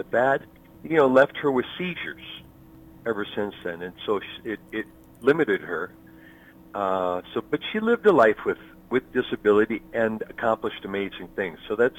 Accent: Hastings, Minnesota, United States; now in St. Paul, United States; I remember the neighborhood that I grew up in there in Hastings. And I am the man that I am today because of the neighborhood that I grew up in.

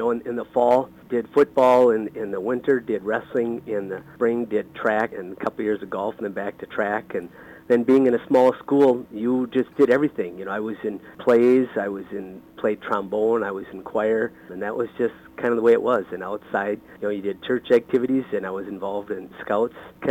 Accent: Blooming Prairie, Minnesota, United States; I grew up on a farm between Blooming Prairie and Owatonna. It was a little area called Little Missile. That was our church and elementary school. And then we moved to a farm just east of Blooming Prairie

